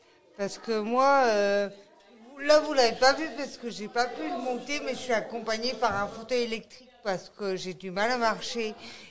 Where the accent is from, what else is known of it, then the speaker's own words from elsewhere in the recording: Brest, Brittany, France; born there; now in Rennes, France; Pour l'instant, je suis comme vous, je suis à Rennes, mais normalement, je suis née à Brest même, la ville du Tonnerre et du Finistère, tout au bout de la pointe de la France.